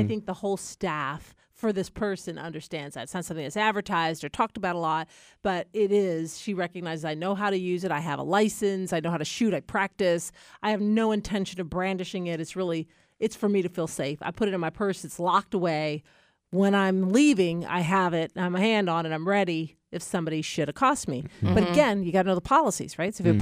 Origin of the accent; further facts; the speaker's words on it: New York, United States; I grew up in New York.